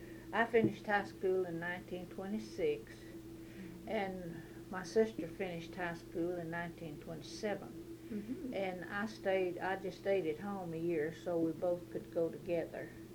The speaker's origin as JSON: {"language": "English", "region": "Texas", "country": "United States", "tie": "born there", "said": "I was born in Nacogdoches County"}